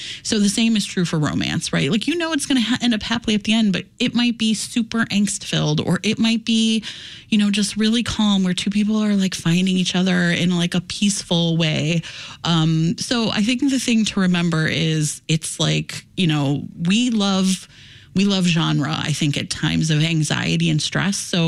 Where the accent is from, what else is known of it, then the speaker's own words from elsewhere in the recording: Ohio, United States; And I'm from Ohio.